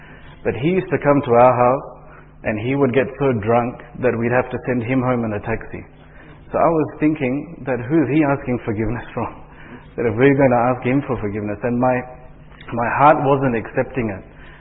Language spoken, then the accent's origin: English; Perth, Western Australia, Australia; born there; I was born in Australia, in the city of Perth, in a non-Muslim home. My father was a Baptist, and my mother was a Roman Catholic, staunch Roman Catholic.